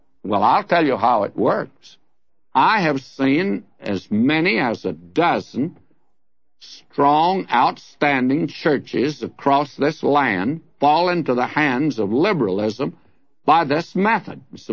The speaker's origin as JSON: {"language": "English", "region": "the South", "country": "United States", "tie": "born or raised there", "said": "the church that I was raised in the South, was a church that was, by and large, sound in the faith."}